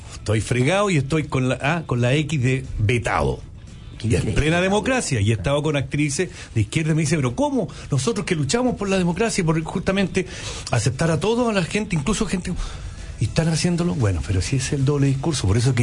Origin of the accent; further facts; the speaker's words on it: Longaví, Maule, Chile; yo soy de Longaví, séptima región, que en ese tiempo era un pueblito. Hoy día no, ya es una ciudad. Pero ese era un pueblito en ese tiempo donde habían 7 almacenes, ponte tú.